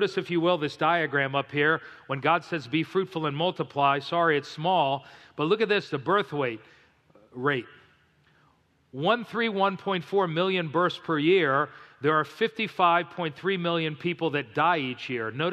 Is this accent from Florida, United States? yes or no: yes; Miami, Florida, United States; In fact, I grew up in South Florida in Miami, so we really didn't get a change of seasons.